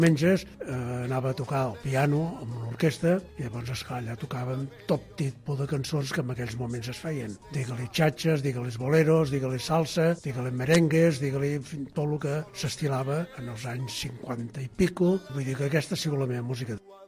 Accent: Barcelona, Catalonia, Spain; Jo vivia a Barcelona, que jo sóc de Barcelona tota la vida, vivia al carrer Enric Granados, i era un xavalet, devia tindre 6-7 anys

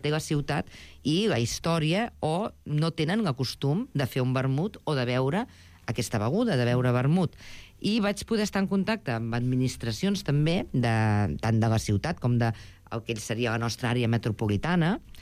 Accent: Reus, Catalonia, Spain; jo sóc de Reus i he de fer ciutat, no?

